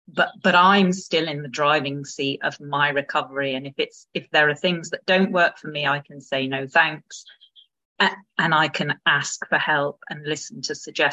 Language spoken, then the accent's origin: English; United Kingdom; as a British woman, I cannot imagine a professional doctor announcing that they were going to say a prayer over me.